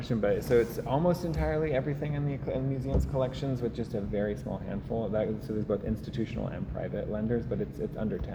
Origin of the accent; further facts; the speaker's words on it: Oregon, United States; I grew up in Oregon.